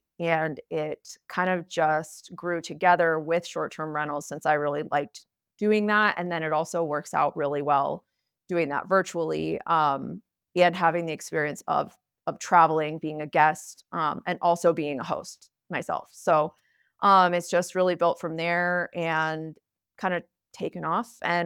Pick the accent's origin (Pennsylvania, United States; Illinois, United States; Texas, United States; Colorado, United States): Colorado, United States; Steamboat Springs; and I'm from Steamboat Springs, Colorado.